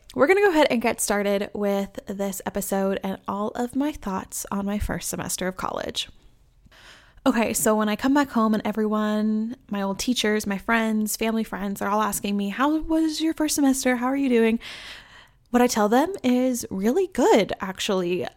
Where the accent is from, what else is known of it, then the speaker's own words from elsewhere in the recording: Tennessee, United States; now in Nashville, United States; Actually, I am home for the holidays from Nashville, Tennessee, back to my hometown in Tennessee.